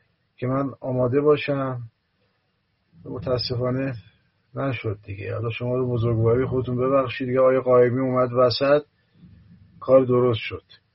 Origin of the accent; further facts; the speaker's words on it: Gilan, Iran; من اصلا گیلانی هستم، شمالی هستم.